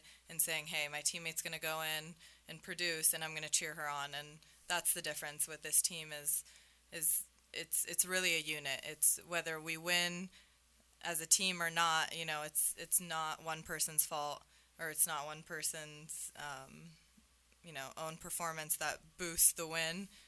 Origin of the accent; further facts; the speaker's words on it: California, United States; We went super north because so I'm from California, and we went super north to hit Chicago and the Niagara Falls.